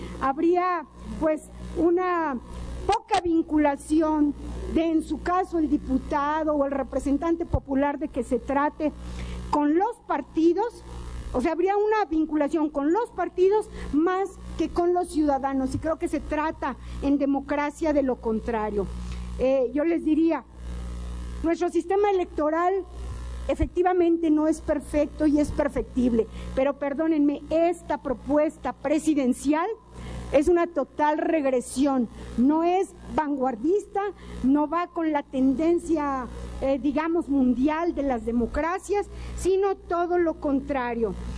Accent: Mexico; todos nosotros y muchos más legisladores somos ciudadanos y somos mexicanos.

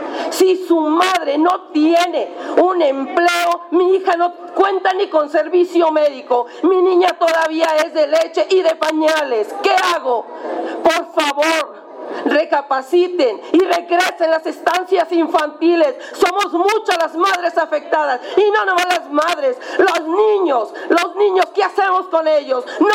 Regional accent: Sonora, Mexico; Vengo del estado de Sonora.

